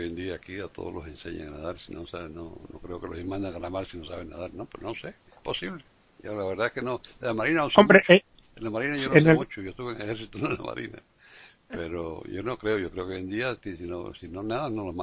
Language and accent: Spanish; Cuba; cuando nosotros nos criamos en Cuba, claro, una cosa, la asociación española, ¿no? Éramos hijos o nietos españoles, casi todos. Y entonces, pues, teníamos todas esas costumbres que traía mi abuelo materno de España, ¿verdad? Por ejemplo, desde Galicia.